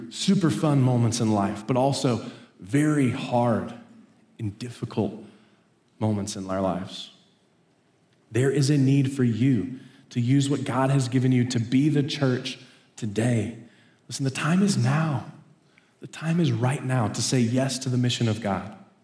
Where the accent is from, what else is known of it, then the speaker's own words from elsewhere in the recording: Colorado, United States; I grew up in Colorado, and I wanted to play for the Denver Broncos. I grew up playing football.